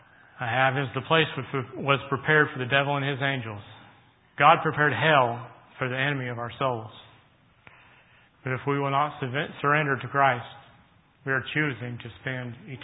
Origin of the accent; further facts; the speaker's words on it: San Diego, California, United States; When I was growing up, I grew up in San Diego, California. We had drills so often through the school year. I went to public school.